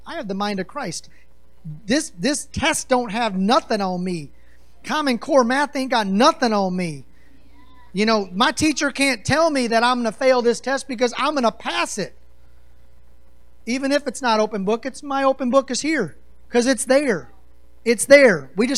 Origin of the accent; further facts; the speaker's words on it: Wisconsin, United States; born there; It kind of reads Wisconsinite for me, so that's cool. I was born in Wisconsin.